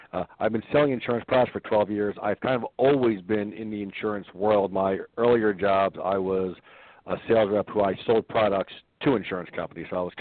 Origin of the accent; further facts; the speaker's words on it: Pennsville, New Jersey, United States; now in Chicago, United States; I'm calling in from the Chicago area. I live in a Chicago suburb. Grew up in a town called Pennsville, New Jersey, which is probably 30 minutes outside of Philadelphia.